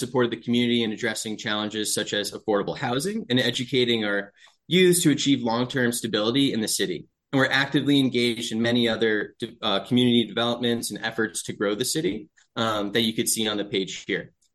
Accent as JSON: {"language": "English", "region": "Connecticut", "country": "United States", "tie": "born or raised there", "said": "And funny enough, I'm actually from Connecticut, born and raised not too far from the city, and would often come into New Haven for sporting events, museums downtown with my family"}